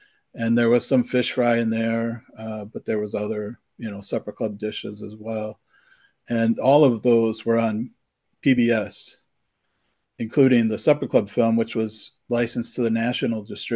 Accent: Wisconsin, United States; But yeah, so I grew up in Wisconsin, basically had fish fries all my life and enjoyed them.

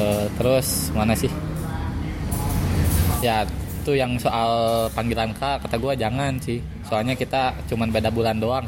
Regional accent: Bandung, West Java, Indonesia; Kata gue, saya orang Bandung

